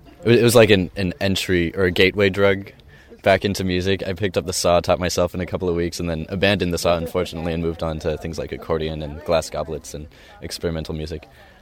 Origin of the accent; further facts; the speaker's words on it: California, United States; I'm from California.